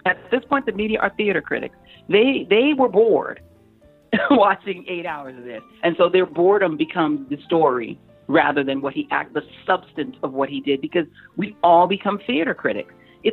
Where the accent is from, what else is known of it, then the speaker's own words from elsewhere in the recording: United States; I'm offended by that as an American, and I'm shocked that more Americans aren't offended.